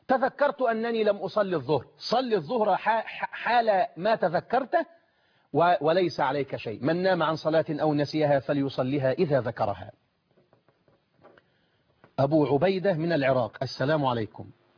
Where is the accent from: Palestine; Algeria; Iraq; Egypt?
Egypt; إنما الحسين اللي موجود عندنا في مصر